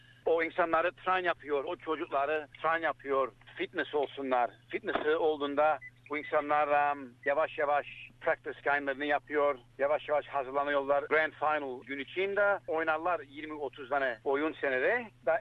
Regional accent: Limassol, Limassol District, Cyprus; born there; Ben doğdum Kıbrıs'ta, Limassol'da doğdum. 1971'de, 1974'te savaş başladı.

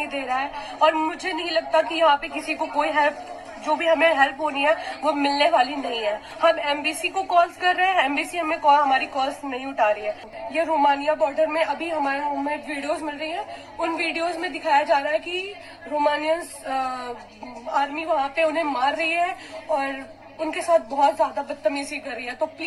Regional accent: Lucknow, Uttar Pradesh, India; मैं यूपी लखनऊ से हूँ। हम कीव में स्टक हो चुके हैं

